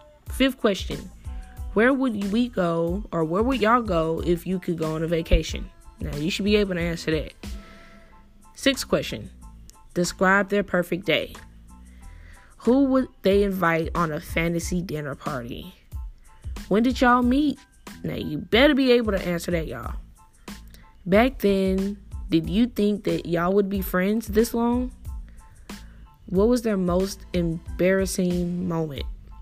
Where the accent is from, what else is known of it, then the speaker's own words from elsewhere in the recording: Dallas, Texas, United States; I'm from Dallas, but we're both from Texas.